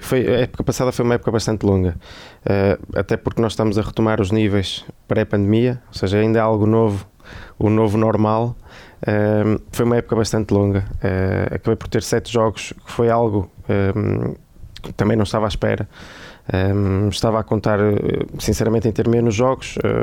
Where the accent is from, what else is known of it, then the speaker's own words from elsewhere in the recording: Braga, Norte, Portugal; Sou nascido, criado em Braga